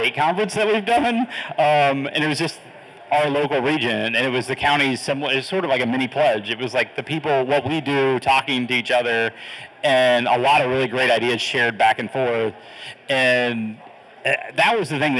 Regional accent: Ohio, United States; And, you know, Tate was from Virginia. I'm from Ohio.

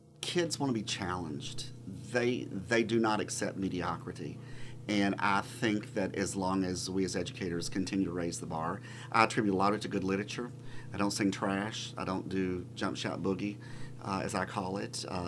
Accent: United States; I was fortunate enough growing up there to have an incredible choral director

